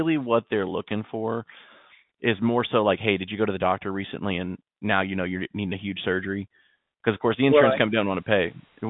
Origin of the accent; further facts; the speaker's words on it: the South, United States; Okay, slow time is where I'm from the South, so I'm in Dallas.